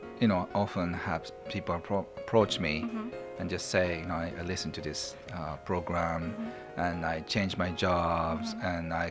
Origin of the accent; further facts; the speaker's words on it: Kobe, Hyogo, Japan; English is a second language; Yes. I grew up in Kobe, Japan